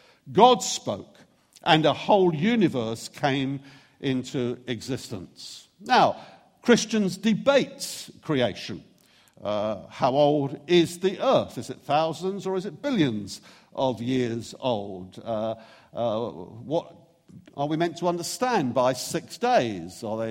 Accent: Brighton, South East England, United Kingdom; And I would tell them that I came from Brighton.

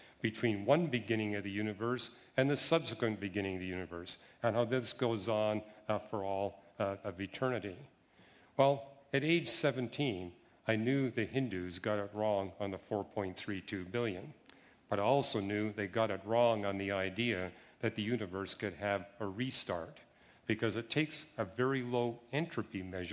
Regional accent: Canada; now in United Kingdom; Now, growing up in Canada, I didn't meet Christians till I was 27 years of age. It's different from here in Britain and the U.S.

